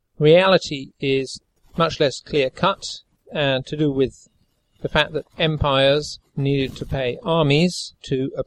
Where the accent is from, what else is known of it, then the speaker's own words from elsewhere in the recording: United Kingdom; When I tell people in Bangladesh that I am British, they say, oh, England